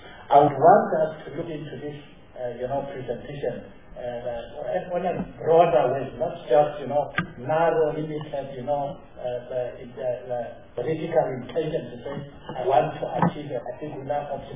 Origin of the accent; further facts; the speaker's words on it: South Africa; we should debate knowing that we are South African before we become members of Parliament.